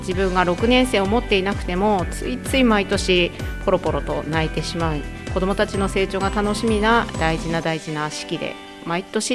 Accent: Kitakami, Iwate, Japan; 岩手県北上市の出身です。

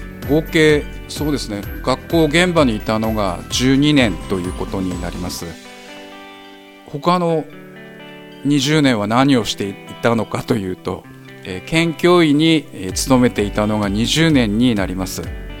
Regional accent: Hiraka, Akita, Japan; 出身は旧平川町浅前です。

